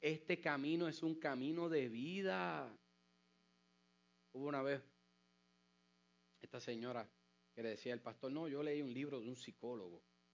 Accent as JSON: {"language": "Spanish", "country": "Puerto Rico", "said": "de donde yo vengo, en la isla, allá en Puerto Rico"}